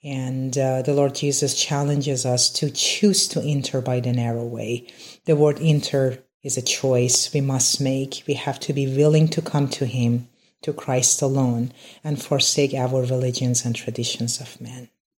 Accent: Iran; I was born and raised in Iran, and I came to know the Lord Jesus Christ in late 2006.

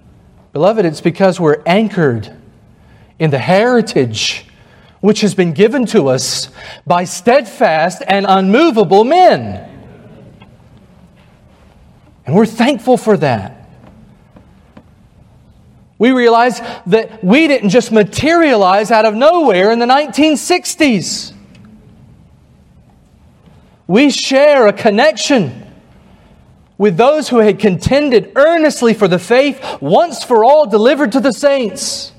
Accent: North Carolina, United States; I come from North Carolina, and our nickname is the Tar Heel State.

